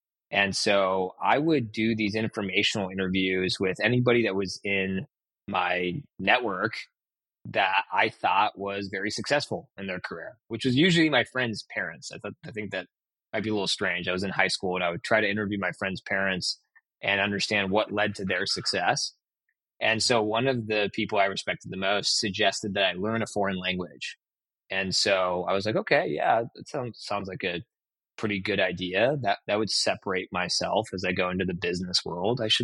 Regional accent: Portland, Oregon, United States; And I think growing up in Portland, Oregon, and going to college in Oregon, you're generally speaking going to know people.

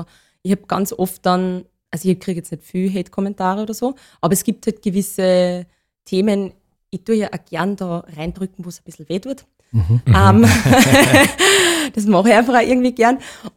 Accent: Upper Austria, Austria; Ja, also ich komme aus dem Knädelland Oberösterreich, wie ihr wisst.

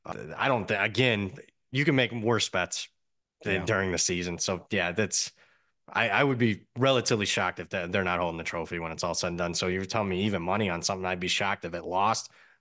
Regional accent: Ohio, United States; I'm from Ohio, and I have people betting for me there.

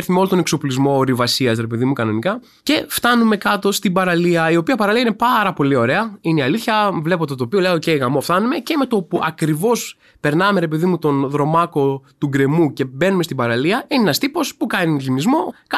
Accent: Athens, Attica, Greece; Μας κορόδιψε επειδή είμαστε από την Αθήνα.

